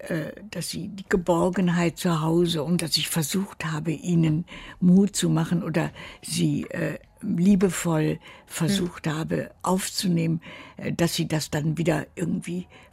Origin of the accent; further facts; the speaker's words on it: Germany; Wo immer ich war, die Leute wussten, ich bin Ausländerin, ich bin Deutsche